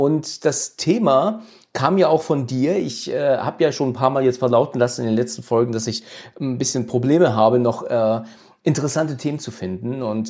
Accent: Husum, Schleswig-Holstein, Germany; now in Hesse, Germany; der Nähe von Frankfurt ansässig, also in der Nähe von Bad Homburg. Das ist vielleicht für einigen ein Begriff. Und ursprünglich bin ich aus Husum.

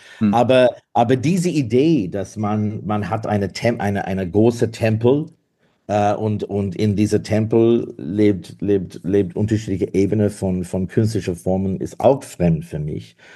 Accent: Australia; German is a second language; now in Berlin, Germany; meine Seele ist immer eine australische jüdische Mann und mein Heimat jetzt ist Berlin

